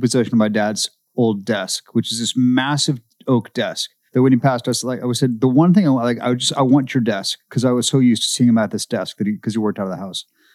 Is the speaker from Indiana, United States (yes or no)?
no; Seattle, Washington, United States; Well, I mean, yeah, of course, I grew up in Seattle.